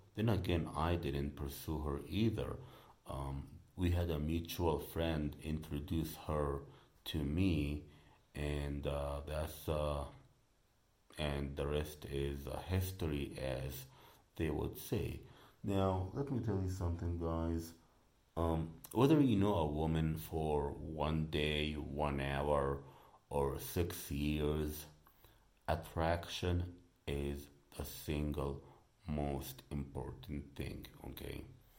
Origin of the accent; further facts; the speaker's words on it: United States; The fact that I'm here from America, and in all honesty, man, I've been telling these people I'm from Egypt.